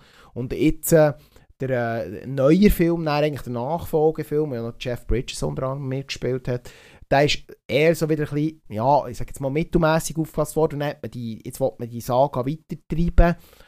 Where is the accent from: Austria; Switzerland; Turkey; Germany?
Switzerland; Ein genauer Release jetzt bei uns in der Schweiz ist noch nicht bekannt